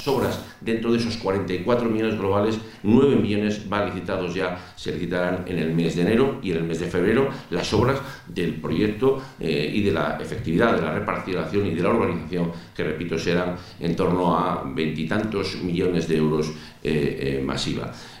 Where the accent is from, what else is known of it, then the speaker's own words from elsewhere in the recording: Castile and León, Spain; pues soy leonés, ¿no? Y puedo decir que si yo tengo un pueblo, es Villa de Álvarez del Páramo, porque aunque no nací ahí, he hecho muchos veranos en la organización Camino de Santiago, y por lo tanto, pues lo siento como propio.